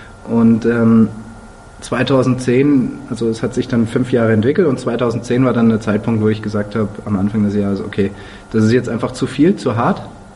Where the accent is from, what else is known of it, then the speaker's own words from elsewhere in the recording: Munich, Bavaria, Germany; Ich komme ja aus München, deswegen sind dann einige Menschen dabei, die ich vielleicht schon seit längerem kenne.